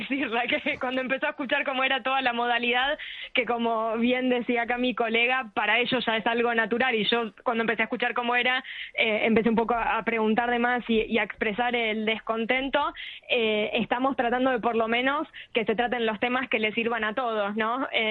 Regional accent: Argentina; en mi caso la iba a tener al otro lado de la cordillera, que soy argentina

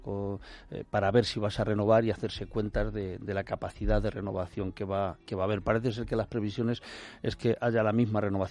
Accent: Castile and León, Spain; Si nos lo han cortado, que ya no somos castellanos, que somos castellano-leoneses.

